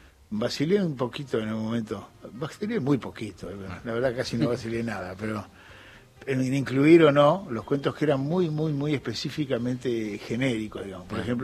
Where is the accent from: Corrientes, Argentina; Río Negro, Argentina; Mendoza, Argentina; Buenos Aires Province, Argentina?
Buenos Aires Province, Argentina; Adolfo González Chaves; born there; Queda en el sur de la provincia de Buenos Aires, cerca de de Tres Arroyos